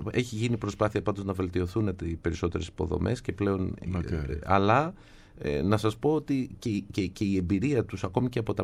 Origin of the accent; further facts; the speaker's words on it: Athens, Attica, Greece; Γεννηθεί στο κέντρο της Αθήνας, έχω μεγαλώσει στο κέντρο της Αθήνας, έχω πάει σχολείο στο κέντρο της Αθήνας και έχω σπουδάσει στη Νομική Αθηνών.